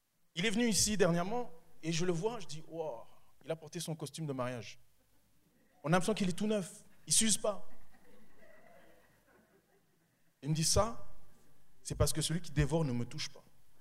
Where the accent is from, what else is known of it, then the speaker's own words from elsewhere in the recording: Rwanda; comme vous savez, je viens du Rwanda